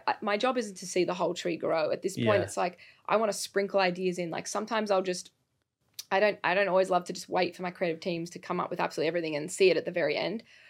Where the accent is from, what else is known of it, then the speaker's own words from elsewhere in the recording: Australia; Not just because I'm Australian